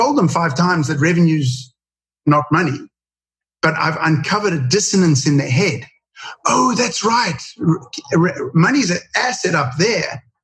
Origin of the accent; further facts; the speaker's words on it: South Africa; moved away; So in South Africa, I immigrated from South Africa because I didn't want to do military service. And it was in the bad old days of apartheid.